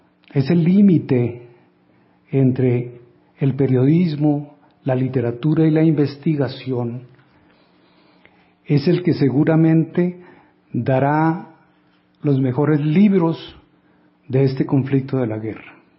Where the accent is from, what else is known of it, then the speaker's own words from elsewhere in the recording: Líbano, Tolima, Colombia; Yo, a los 7 años, estaba en la plaza de Líbano, Tolima, mi pueblo, que queda arriba de la antigua Armera en la cordillera.